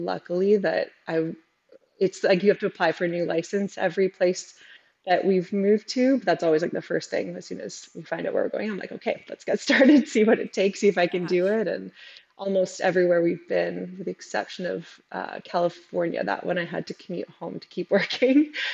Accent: Ontario, Canada; I grew up small town in Northern Ontario

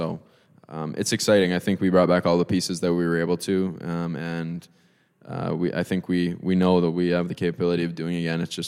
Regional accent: Calgary, Alberta, Canada; I'm from Calgary

